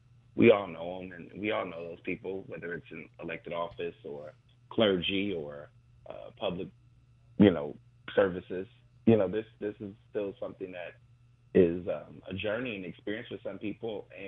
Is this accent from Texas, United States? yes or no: yes; Houston, Texas, United States; And so this was 2006, being in middle school, growing up in Houston, Texas, in a public school where people bullied people, left and right.